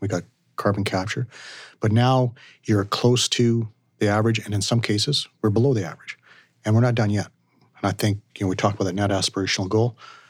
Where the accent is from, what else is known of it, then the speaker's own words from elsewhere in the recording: Alberta, Canada; And so as a Canadian, as an Albertan, and if you work in the oil and gas business